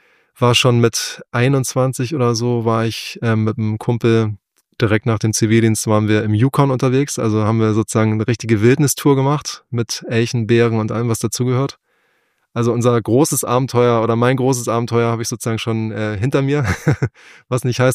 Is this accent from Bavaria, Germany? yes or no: no; Hamburg, Germany; Also ich bin ja tatsächlich vor etwa 1,5 Jahren aufs Land gezogen. Also ich bin ja auch ein Hamburger Jung, in Hamburg groß geworden. Und jetzt wohne ich auf dem Lande.